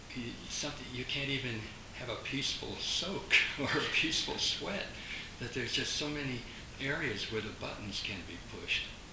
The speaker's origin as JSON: {"language": "English", "town": "Miami", "region": "Florida", "country": "United States", "tie": "born or raised there", "said": "I grew up in Miami, I don't need to do that."}